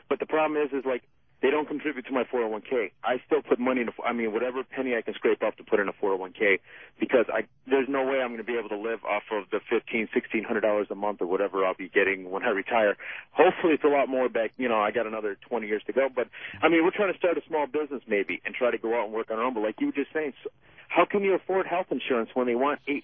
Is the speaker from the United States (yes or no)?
yes; United States; And being American, I have my right to my opinion.